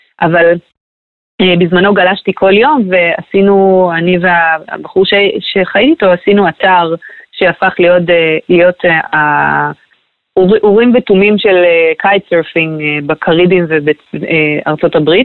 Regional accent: Krayot, Haifa District, Israel; חייתי בחול 10 שנים והגעתי לתל אביב הגדולה שהייתה בשבילי כמו ניו יורק, כי גדלתי בקריות.

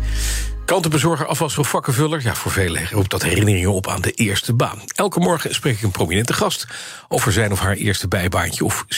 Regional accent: Haarlem, North Holland, Netherlands; born there; Ik heb het ook gedaan, ik kom ook uit Noord-Holland.

